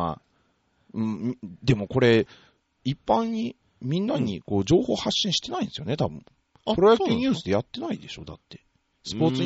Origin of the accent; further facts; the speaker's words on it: Shikoku, Japan; 僕はやっぱり四国出身者として、それは嬉しい限りでございますよ